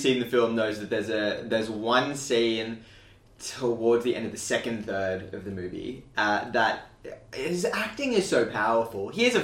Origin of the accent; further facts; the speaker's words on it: India; And I'm Indian, right? We have all these movies that go for, like, 4 hours.